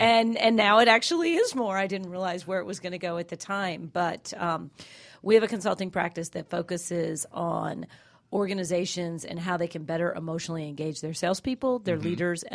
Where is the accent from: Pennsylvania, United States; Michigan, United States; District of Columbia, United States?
District of Columbia, United States; Washington; When I grew up in Washington, D.C., and I later moved to Georgia, and I went to school at University of Georgia in Athens.